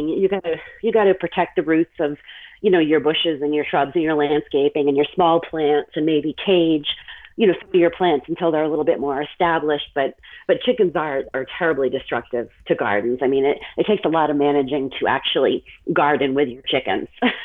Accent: New England, United States; Okay, well, I grew up in New England, across the street from my grandparents' chicken farm.

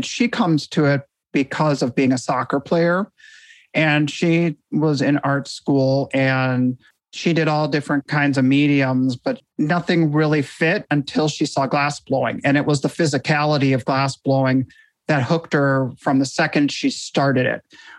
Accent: Iowa, United States; also born or lived in Minneapolis; I grew up, I was born and raised in Iowa and moved to Minneapolis, and I'm in Western Wisconsin now.

